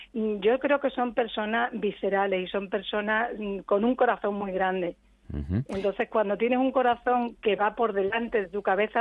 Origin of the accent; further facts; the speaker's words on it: Badajoz, Extremadura, Spain; yo soy de Badajoz, amo Badajoz, amo mi tierra